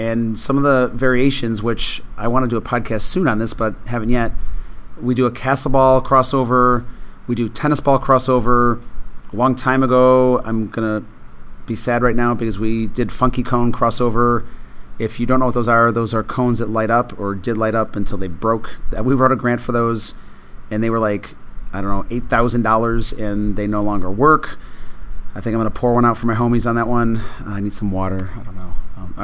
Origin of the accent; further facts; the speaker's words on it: Buffalo, New York, United States; I live in Florida. I know some of you are cold right now. I grew up in Buffalo, New York.